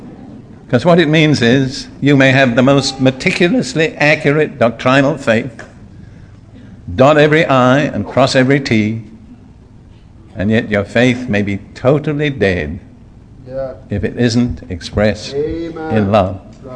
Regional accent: United Kingdom; now in Jerusalem; I don't want to seem critical, but I am British. I mean, I grew up in this nation.

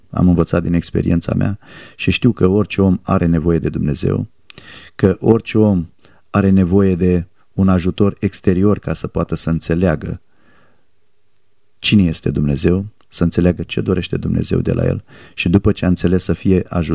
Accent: Romania; a oamenilor din țara în care trăiesc, și eu sunt român

